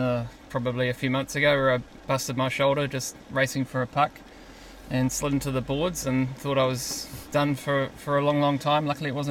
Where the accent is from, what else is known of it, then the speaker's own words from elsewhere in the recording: Lynfield, Auckland, New Zealand; We grew up in Lynfield, which is sort of west, central west Auckland. Pretty close to the Avondale ice rink, funnily enough.